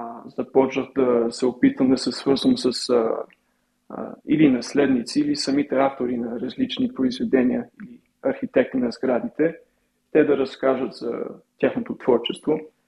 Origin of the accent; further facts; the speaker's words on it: Canada; also born or lived in Sofia, Bulgaria; now in Bulgaria; аз всъщност роден съм в София, но съм израснал в Канада и някъде 28 година работих за една фирма в Армения и от тогава си намерих пътя към България